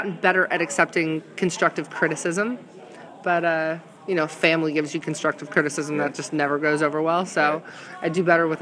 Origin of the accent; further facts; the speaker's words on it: Clearwater, Florida, United States; like I'm from Clearwater, Florida, so I was a little bit of a beach bum.